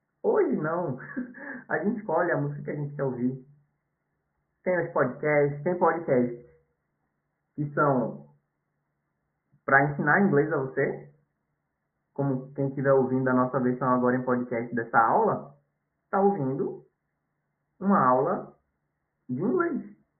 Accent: Recife, Pernambuco, Brazil; Amava minha terra, a gente que é aqui do Recife. A gente costuma ser bem bairrista, a gente costuma gostar muito da nossa região.

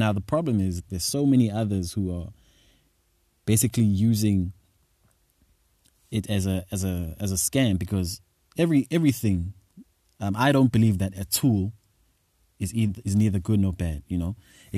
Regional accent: South Africa; I'm from South Africa, but I'm certainly not bound to South Africa.

